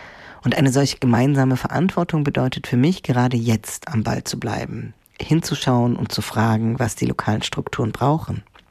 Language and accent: German; Saxony-Anhalt, Germany; Ich komme selbst aus Sachsen-Anhalt.